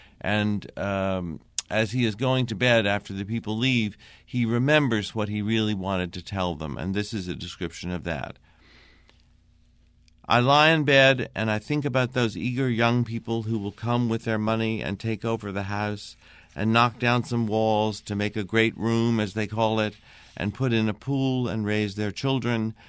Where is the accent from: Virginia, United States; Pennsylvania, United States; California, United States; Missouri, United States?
Virginia, United States; Lexington; I grew up in Lexington, Virginia, and Brownsburg is a little tiny town which is about 12 miles away from Lexington.